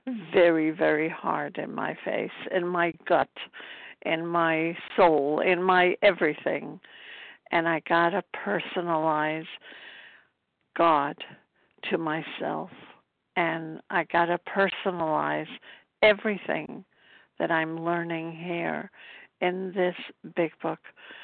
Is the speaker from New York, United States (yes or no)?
yes; Brooklyn, New York, United States; I'm from Brooklyn, New York.